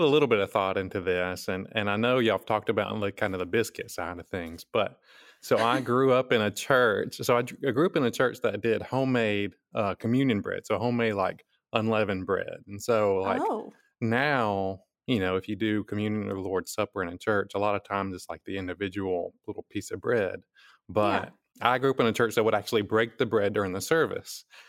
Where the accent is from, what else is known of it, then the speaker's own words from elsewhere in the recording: New Market, Alabama, United States; I grew up in Madison County in the New Market area.